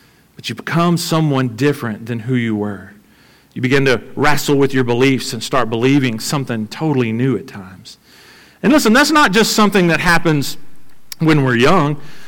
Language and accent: English; Bond Community, Louisiana, United States; I grew up in Bond Community in the middle of nowhere. I went to the big metropolis of Pineville to go to school.